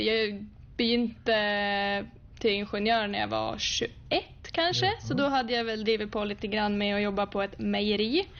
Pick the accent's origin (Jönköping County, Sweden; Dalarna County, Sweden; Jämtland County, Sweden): Jämtland County, Sweden; Östersund; now in Norway; Jag växte upp i Östersund och vi har väl inte fjäll på den måten ni har det här, men med svenska mått mätt så har vi fjäll.